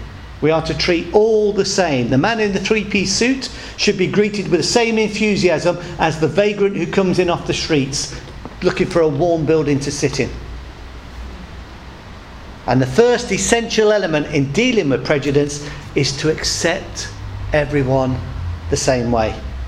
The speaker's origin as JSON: {"language": "English", "country": "United Kingdom", "said": "The fact that I'm British, no, it doesn't at all."}